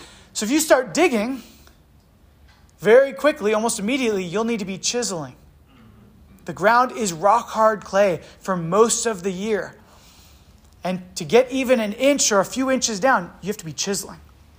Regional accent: Virginia Beach, Virginia, United States; Like, I'm kind of from Virginia Beach and there's sand, right?

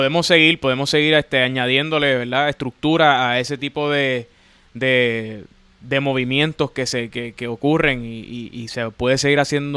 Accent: Puerto Rico; el valor que tiene su trabajo para nosotros como puertorriqueños.

